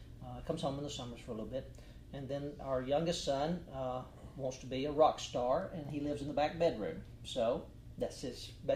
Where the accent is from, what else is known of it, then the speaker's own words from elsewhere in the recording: Alabama, United States; In case people don't know, I am from Alabama. I keep that a secret for the most part.